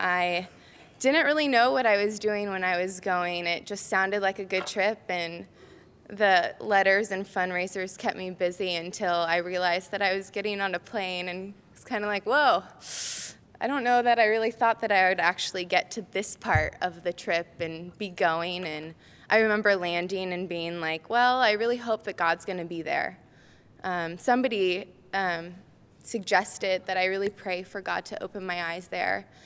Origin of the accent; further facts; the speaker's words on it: Anaheim, California, United States; I'm from Anaheim Hills, a little place called Disneyland, and I came to Cal